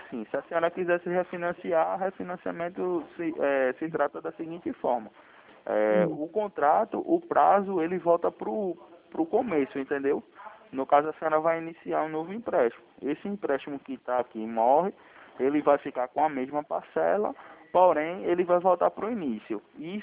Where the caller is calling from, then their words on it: Recife, Pernambuco, Brazil; Não, eu sou de Belém, não. Eu falo de Recife.